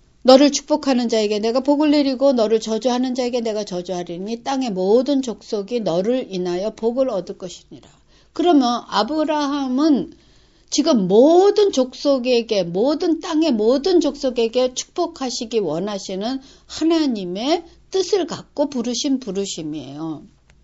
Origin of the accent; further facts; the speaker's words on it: South Korea; now in United States; 우리는 지금 한국에서 태어나서 한국에서 살다가 미국으로 이민 왔고 또 일본에서 지금 사는 외국인들 아니 세상에 지금 많이 각국에 퍼져 있는 우리 한국 사람들 참 많습니다.